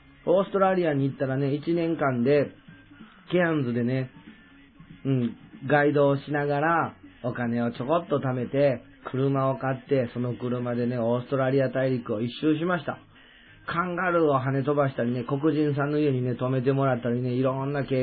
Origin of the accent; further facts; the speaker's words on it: Kyoto, Japan; 僕は、こう見えても関西人。京都生まれのね、京都育ちです。二十歳ぐらいまでね、京都に住んでました。高校も大学もずっと京都。京都で育って